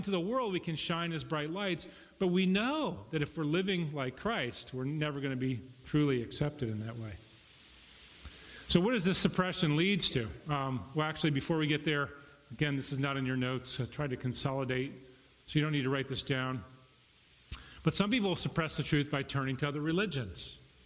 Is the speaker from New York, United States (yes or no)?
no; Hartford, Connecticut, United States; I grew up in Irish Catholicism in Hartford, Connecticut.